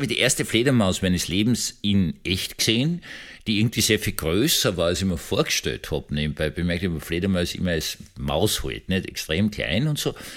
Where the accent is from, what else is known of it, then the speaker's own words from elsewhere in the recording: Vienna, Austria; Also ich bin in dem Tiergarten praktisch schon aufgewachsen, gleich im Schönbrunn gelebt. Also in Schönbrunn bin ich aufgewachsen